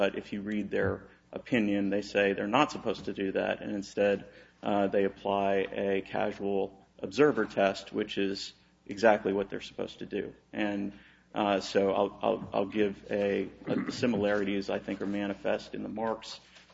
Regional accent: Texas, United States; I will tell you that I'm from Texas, and in Texas we have all kinds of pronunciations.

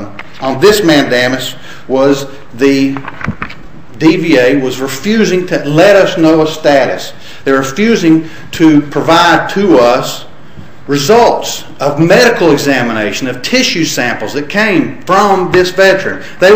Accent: Knoxville, Tennessee, United States; I'm from Knoxville, Tennessee.

